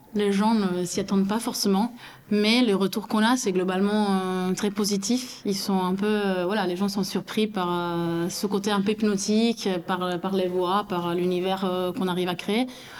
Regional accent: Toulouse, Occitanie, France; on vient tous de Toulouse ou aux alentours

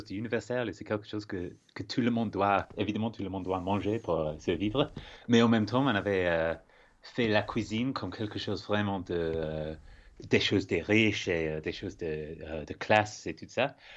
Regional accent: Scotland, United Kingdom; J'ai grandi à Aberdeenshire, c'est dans le nord-est de l'Écosse.

